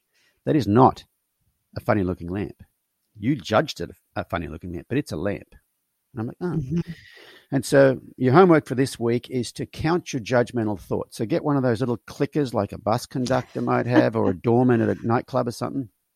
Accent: Australia; a male of my generation growing up in Australia, boys don't cry, boys don't show fear.

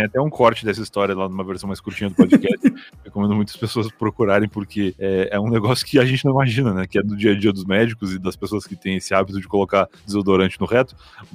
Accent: Rio Grande do Sul, Brazil; born there; eu trabalhava num provedor de internet no sul do Rio Grande do Sul, a cidade onde eu nasci, que não tinha muita informação

